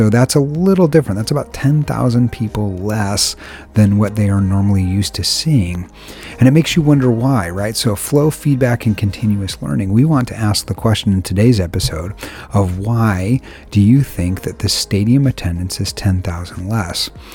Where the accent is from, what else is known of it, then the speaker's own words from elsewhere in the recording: Connecticut, United States; Growing up in Connecticut, we were kind of between football teams